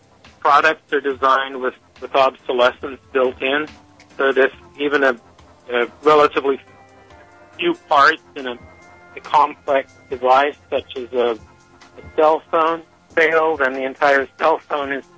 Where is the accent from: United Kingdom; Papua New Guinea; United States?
Papua New Guinea; I grew up in Papua New Guinea in a natural setting, and I have this connection to the land that many people don't.